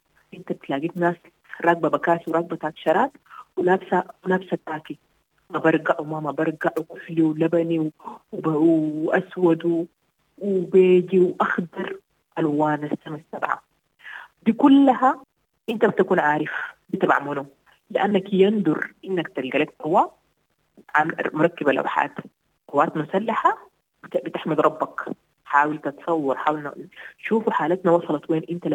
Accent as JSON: {"language": "Arabic", "country": "Sudan", "said": "مع إننا عندنا في السودان تجربة تعليم الرحل"}